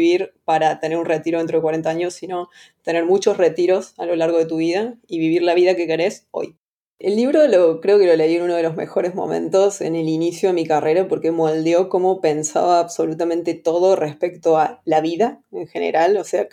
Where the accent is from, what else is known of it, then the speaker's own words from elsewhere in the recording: Córdoba, Argentina; moved away as an adult; now in Buenos Aires, Argentina; soy de Córdoba, centro de Argentina. Cuando tenía 24 o 25, por ahí me fui a ir a Buenos Aires.